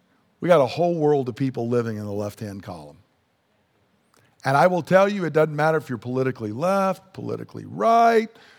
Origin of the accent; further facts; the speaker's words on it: United States; born there; "It's not like I was born in America because of something I did, right?"